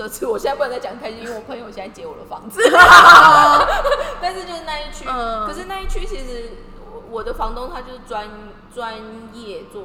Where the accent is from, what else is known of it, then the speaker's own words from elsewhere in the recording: Kaohsiung, Taiwan; also born or lived in Taipei; 因为我们以前在台北工作的时候，因为我是高雄人嘛，所以我们要租房子。